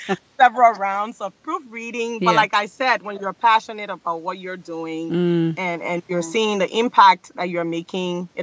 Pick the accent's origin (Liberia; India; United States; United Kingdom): Liberia; I'm from Liberia, so obviously I have to put my backyard in order before I go to someone else's backyard.